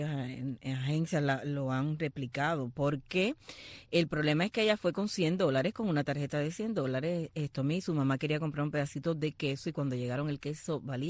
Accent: Cuba; Así somos los cubanos.

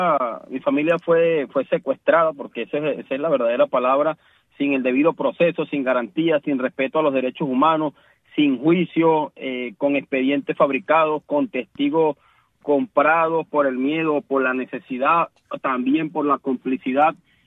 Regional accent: Venezuela; como un venezolano herido

